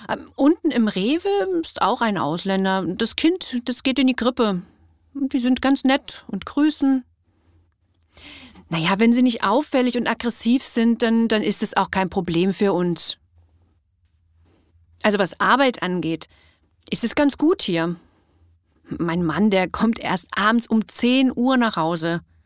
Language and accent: German; Freital, Saxony, Germany; Ich komme aus Freital. Da ist natürlich mehr los.